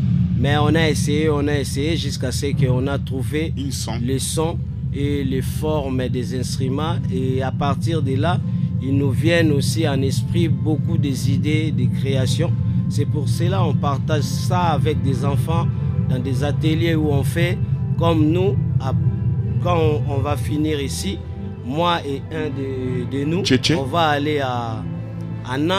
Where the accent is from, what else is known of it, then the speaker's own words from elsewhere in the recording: Kinshasa, DR Congo; Parce que nous, il y a, chez nous à Kinshasa ou au Congo, en Afrique